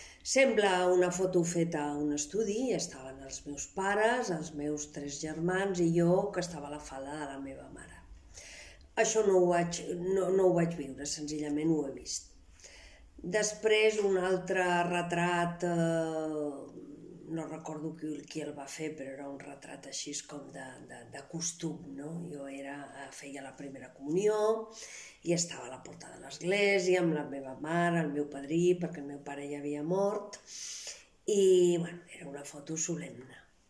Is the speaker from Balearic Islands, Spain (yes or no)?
yes; Palma, Balearic Islands, Spain; born there; now in Gaià, Spain; tinc 71 anys, visc a Vespella de Gaià, és un poble petit i bonic de Tarragona, però no vaig néixer aquí. Jo vaig néixer a Palma de Mallorca